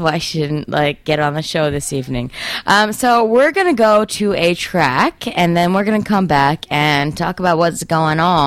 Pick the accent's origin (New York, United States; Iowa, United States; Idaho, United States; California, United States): New York, United States; can I just let you know that I grew up in New York